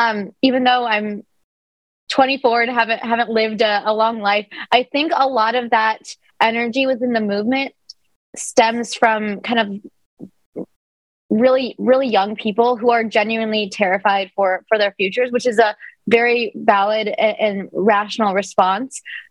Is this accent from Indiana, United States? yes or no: no; Texas, United States; now in New York, United States; I'm a Texan moving to New York, doing the reverse of what people are seem to be doing.